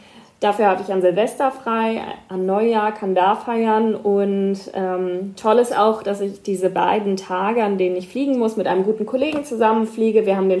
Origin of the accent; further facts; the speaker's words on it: Hamburg, Germany; fliegen wir zweimal nach Hamburg und zurück, also in meine Heimatstadt.